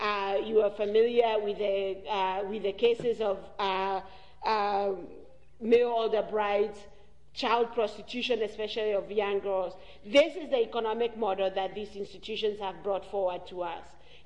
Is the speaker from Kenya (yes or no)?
yes; Kenya; born there; I was born in Kenya and I'm a black woman and will die a black woman